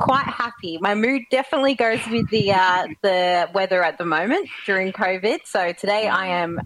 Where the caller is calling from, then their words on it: Chirnside, Victoria, Australia; And I am in a sunny Chirnside